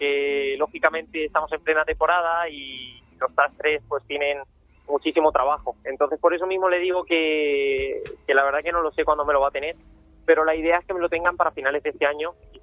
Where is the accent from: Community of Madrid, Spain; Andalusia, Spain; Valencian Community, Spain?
Valencian Community, Spain; Ayora; also born or lived in Requena; Yo nací en el hospital de Requena, ¿no? Pero estoy empadronado en Ayora. Y nada más nacer ya me llevaron para Ayora. Entonces, soy de Ayora, de pura cepa.